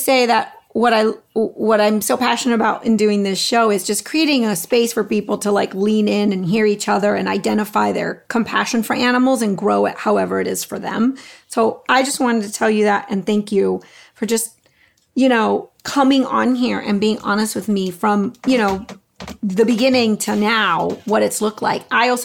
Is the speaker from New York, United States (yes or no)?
no; Texas, United States; And I'm from Texas. Just wanted to say, you mentioned Texas City. I live, mm-hmm. I'm here in Texas now. I moved back home during the pandemic.